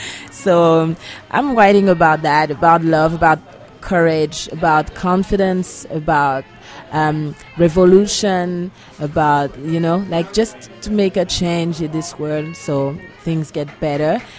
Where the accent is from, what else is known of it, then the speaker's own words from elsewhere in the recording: Guadeloupe, France; now in Montreal, Canada; And I come from Guadeloupe. I studied in jazz in Montreal. And yes, I got a bachelor in music, in jazz music. And I've been in Montreal for several years now